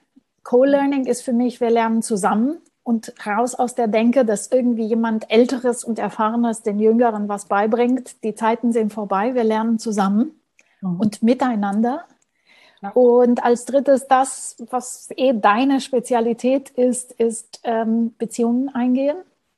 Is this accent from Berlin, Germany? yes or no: yes; Berlin, Germany; ich bin Berlinerin